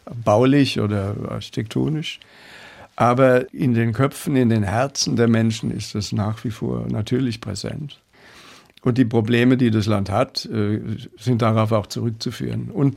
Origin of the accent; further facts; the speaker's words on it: Kirchheimbolanden, Rhineland-Palatinate, Germany; Ich bin in der Pfalz aufgewachsen. Neustadt geboren, Kirche am Boland, in die Schule gegangen. Im Moment lebe ich bei sehr, sehr guten Freunden, Renate und Gerd in der Südpfalz.